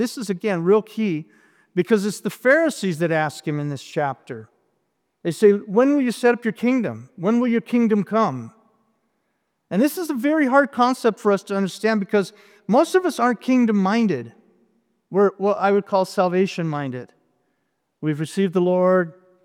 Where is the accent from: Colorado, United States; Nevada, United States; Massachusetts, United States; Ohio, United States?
Colorado, United States; Denver; West Denver. All over Denver. That's me. I grew up in Denver. I went to 13 different schools in Denver.